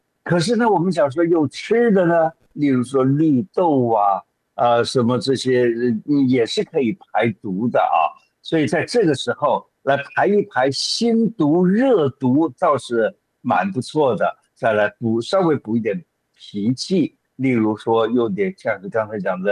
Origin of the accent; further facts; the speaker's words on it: southern China, China; 我自己呢，虽然说不是北方人，我是南方人